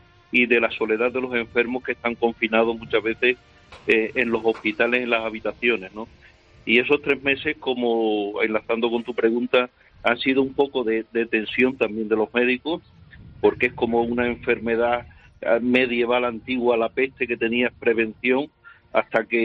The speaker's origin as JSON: {"language": "Spanish", "town": "Campillo de Llerena", "region": "Extremadura", "country": "Spain", "said": "Aunque yo soy de Campillo de Llerena, que si no me matan, sabes, los de mi pueblo"}